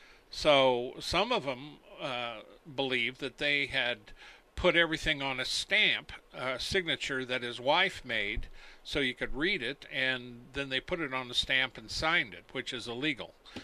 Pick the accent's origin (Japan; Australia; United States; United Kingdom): United States; And I say collectively we, you know, just because I'm an American.